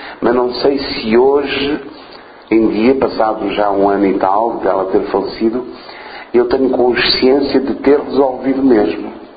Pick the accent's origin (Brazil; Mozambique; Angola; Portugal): Mozambique; Island of Mozambique, Nampula; Eu cresci em Moçambique, filho de famílias com possibilidades, e a minha mãe enviou-me para, desde muito novo, porque vivíamos numa terra que era a ilha de Moçambique, onde não havia escolas